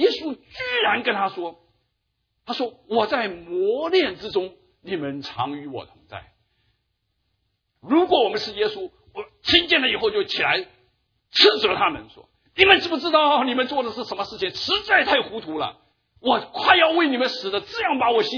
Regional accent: China; 我们中国人说坐宝座我不稀罕

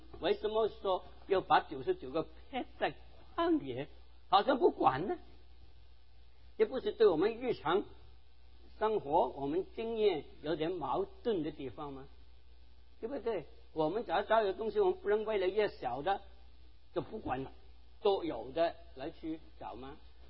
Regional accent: South China, China; 我是南方人，我从来没有。

